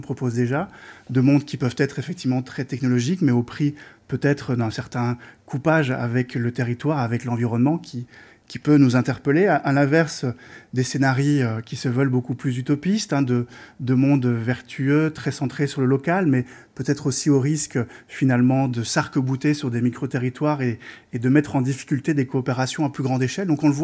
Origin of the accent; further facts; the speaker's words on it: Belgium; et moi je suis belge, je suis très heureux